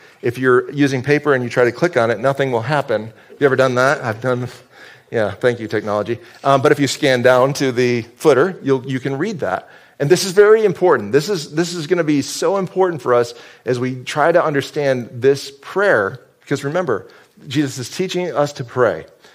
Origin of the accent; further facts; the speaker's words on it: Fulton, New York, United States; I grew up in Fulton, so we pick on Oswego.